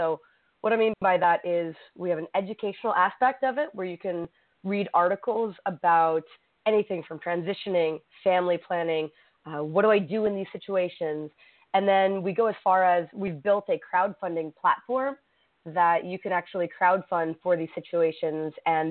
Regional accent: Orlando, Florida, United States; So I grew up in Orlando, and the first club that I ever went to, a gay club, was Pulse.

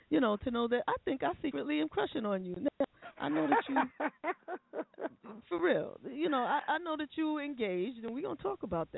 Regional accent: Bronx, New York, United States; See, because I'm from the Bronx.

